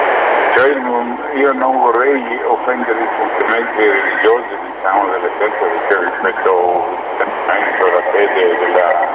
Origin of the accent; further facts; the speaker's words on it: Iran; born there; Italian is a second language; moved away; Perché sono nato in Iran. E purtroppo da 24 anni che non riesco ad andare in Iran